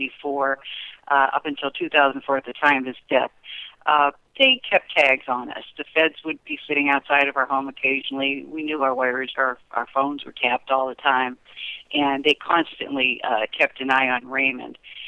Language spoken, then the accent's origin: English; Italy; Growing up in Italy, you just become used to that.